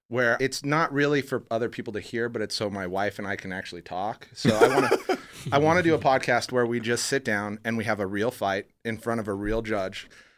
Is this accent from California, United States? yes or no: no; Reno, Nevada, United States; I was born and raised in Reno, Nevada. I was born and raised around gambling, strip clubs, the casinos, the whole bit.